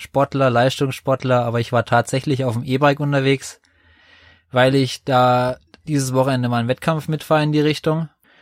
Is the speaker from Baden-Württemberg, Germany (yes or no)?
yes; Fischerbach, Baden-Württemberg, Germany; dann eigentlich erstmal in Fischerbach, in meinem Herkunftsort, wo ich aufgewachsen bin, im Verein.